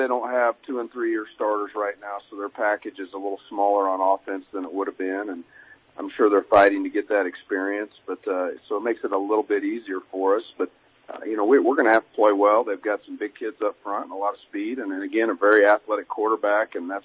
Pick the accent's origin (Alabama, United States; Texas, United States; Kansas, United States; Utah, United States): Kansas, United States; I grew up in Western Kansas, and we drove 2 hours to games all the time.